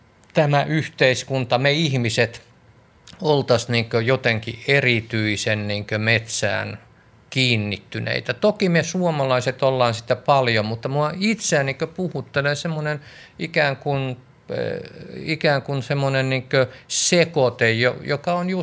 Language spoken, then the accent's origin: Finnish; Lahti, Päijänne Tavastia, Finland; also born or lived in Switzerland; ulkomailla tuolla Sveitsissä asuin ja sitten jossain vaiheessa tulin tuota Suomeen käymään ja Lahteen, mistä olen kotoisin